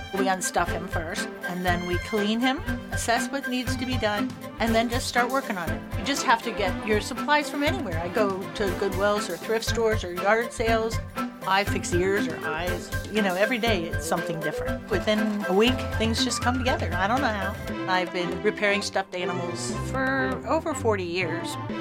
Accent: Pennsylvania, United States; I'm from Pennsylvania.

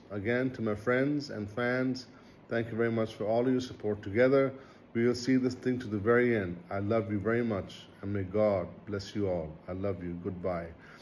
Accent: Pakistan; I'm from Pakistan.

